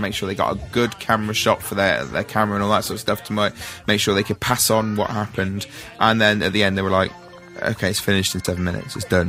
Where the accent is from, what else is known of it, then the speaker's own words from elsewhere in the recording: United Kingdom; which is terrible being British, isn't it?